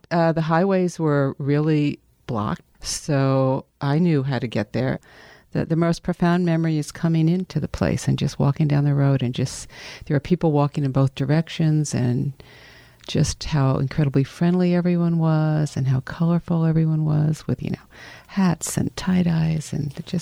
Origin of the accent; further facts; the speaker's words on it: Monticello, New York, United States; I grew up in Monticello, which was 12 miles from Bethel, where the site was.